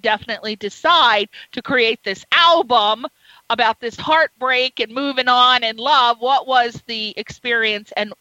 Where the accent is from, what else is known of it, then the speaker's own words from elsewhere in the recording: East Coast, United States; I'm from the East Coast. I don't remember anybody listening to country music.